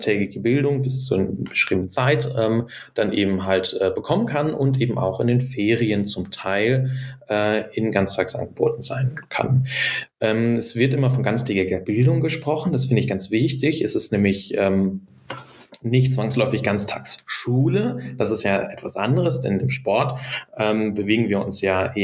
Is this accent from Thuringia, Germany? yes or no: no; North Rhine-Westphalia, Germany; ich komme jetzt aus NRW, also es ist immer auch eine sehr westdeutsche Perspektive an der Stelle.